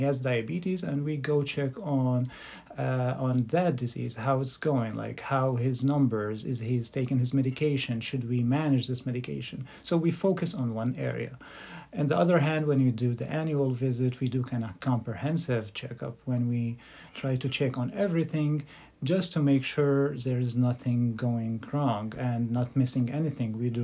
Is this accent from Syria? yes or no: yes; Syria; English is a second language; also born or lived in United States; I'm originally from Syria. I grew up between Syria and United States. My family been, my uncle's been here like for 60 years. So I've been between both. I grew up over there.